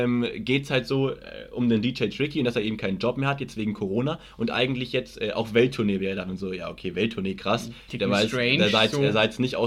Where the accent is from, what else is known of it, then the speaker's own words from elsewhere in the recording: Munich, Bavaria, Germany; Also München, klar ist München so meine Heimatstadt und auch deine.